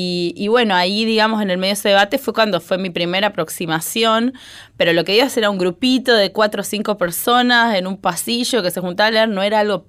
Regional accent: Misiones, Argentina; moved away as an adult; now in Buenos Aires, Argentina; yo soy de Misiones, me vine a estudiar a la capital federal como muchas chicas y chicos, ¿no? A los 18 años entré en la UBA

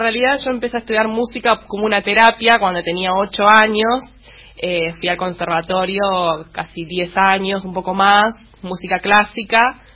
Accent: Buenos Aires, Argentina; De acá, de Capital.

